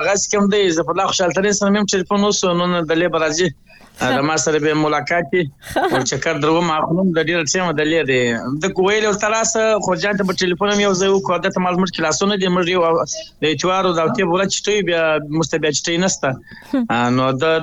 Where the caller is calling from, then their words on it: Karachi, Sindh, Pakistan; زه په کراچي کې یم